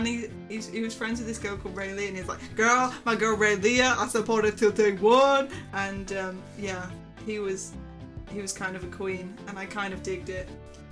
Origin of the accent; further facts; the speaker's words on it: United Kingdom; Yeah, I'm British.